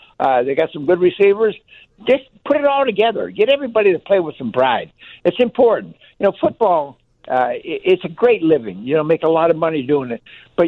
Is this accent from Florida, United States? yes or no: no; Pittsburgh, Pennsylvania, United States; I'm from Pittsburgh.